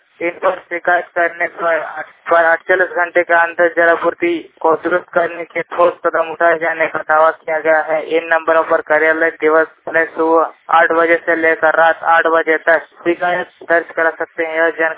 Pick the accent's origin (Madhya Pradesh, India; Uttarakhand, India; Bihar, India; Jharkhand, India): Jharkhand, India; Kogda; जिला के तोतका प्रखंड के जादूगढ़ थाना के अंतर्गत हाथीबिंदा पंचायत के कोगदा गांव का रहने वाला हूँ।